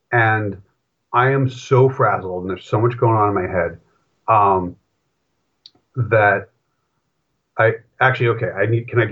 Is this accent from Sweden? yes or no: no; New England, United States; I mean, I grew up in New England, very strong New England roots